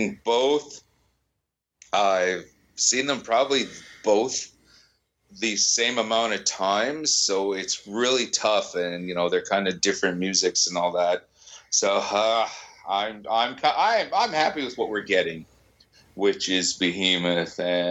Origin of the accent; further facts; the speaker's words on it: Massachusetts, United States; accent: Massachusetts; Yeah, it's my Massachusetts accent.